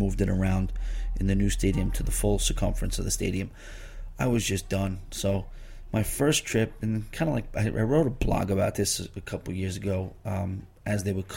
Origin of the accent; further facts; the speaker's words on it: New York, United States; I grew up in Long Island, so it's a good 35, 40-minute train ride for me to get to the South Bronx.